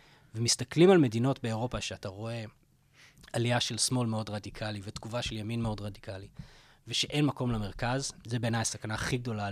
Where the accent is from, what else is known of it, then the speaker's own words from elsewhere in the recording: England, United Kingdom; הספר יצא קודם באנגלית, באנגליה, שם גדלתי, והייתי שם